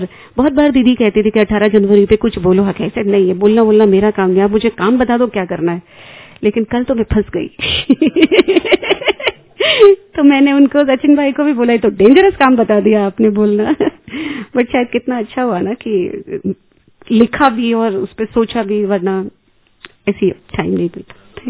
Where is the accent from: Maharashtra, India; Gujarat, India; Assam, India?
Maharashtra, India; Mumbai; now in Jaipur, India; हम वैसे तो बॉम्बे से हैं, बॉम्बे लोखंडवाला, और अभी रिसेंटली अभी जयपुर में रहते हैं